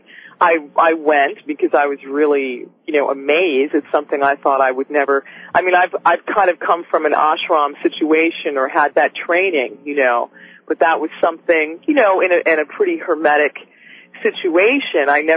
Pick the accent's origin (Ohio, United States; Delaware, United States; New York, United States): New York, United States; New York City; my parents were very, you know, very liberal, you know, and I grew up in New York City